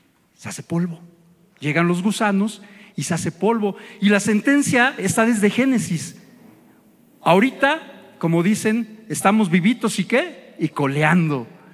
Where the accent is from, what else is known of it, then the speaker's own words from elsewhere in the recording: Mexico; ¿Y qué decimos como buenos mexicanos con con los dichos?